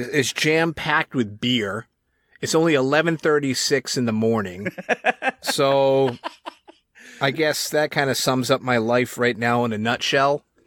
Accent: New England, United States; I happen to be a transplant in your fine state of Texas, and I'm originally from New England

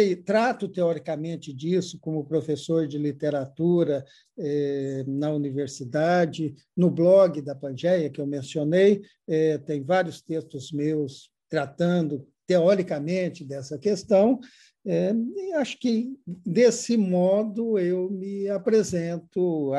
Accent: Ituiutaba, Minas Gerais, Brazil; eu sou de Itiutaba, no Triângulo Mineiro

